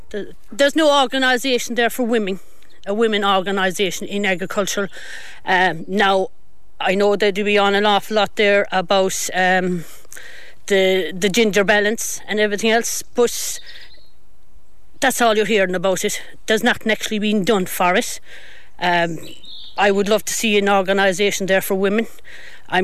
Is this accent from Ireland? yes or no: yes; Ballyheigue, Munster, Ireland; No, I didn't grow up in a farm family. I came from Ballyheigh myself